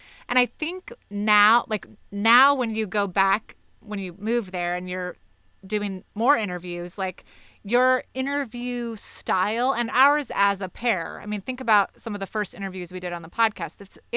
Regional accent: California, United States; now in Texas, United States; we're from the Bay Area, both of us. So we know, like, we see nipple at Starbucks. It's no big deal. Here in Texas, it's a totally different game.

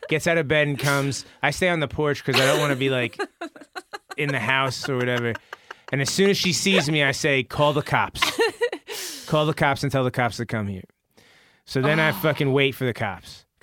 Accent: Brooklyn, New York, United States; I say, listen, I'm from Brooklyn.

